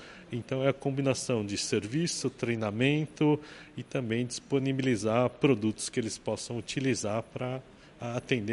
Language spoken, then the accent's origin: Portuguese; Brazil; O Brasil é o país, e sendo brasileiro, lógico que a gente tem muito orgulho do nosso país e da nossa indústria agrícola